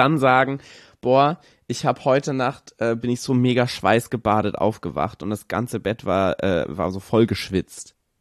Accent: Kassel, Hesse, Germany; ich komme ursprünglich aus Kassel und da treffe ich mich an Weihnachten immer mit meinen Freunden.

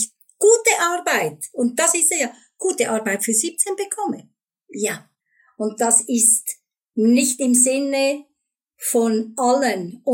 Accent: Switzerland; vor allem jetzt bei uns in der Schweiz

